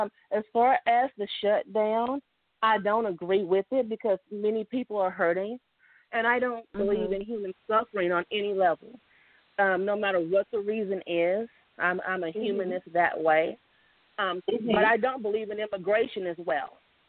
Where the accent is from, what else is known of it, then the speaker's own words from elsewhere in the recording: Texas, United States; And I'm from Texas. So we get the brunt of it.